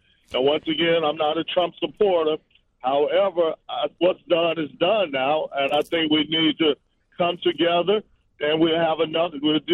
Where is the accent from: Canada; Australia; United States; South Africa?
United States; Chicago, Illinois; now in Savannah, United States; I'm from Chicago. I still got rental property there.